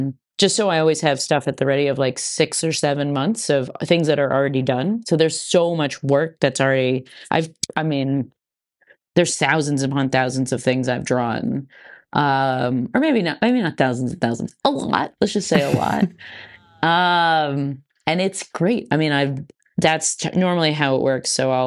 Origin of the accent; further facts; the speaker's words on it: New England, United States; I'm from New England, the originator of the New England IPA